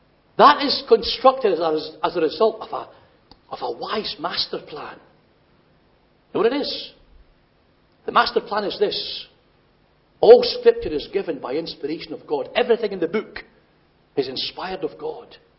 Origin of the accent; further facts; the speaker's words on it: Scotland, United Kingdom; when I was growing up in Scotland